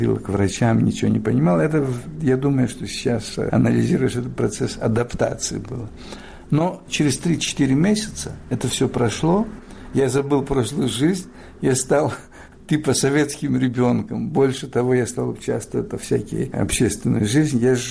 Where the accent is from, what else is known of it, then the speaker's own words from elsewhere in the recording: Greece; moved away; Потому что, вы знаете, в 60-м году, когда я уехал из Греции, Греция уже пережила результаты гражданской войны, страна начала перестраиваться, начала входить в такую нормальную жизнь. И я помню, ну, у нас довольно дяди, тети, бабушки были довольно нормальный уровень жизни.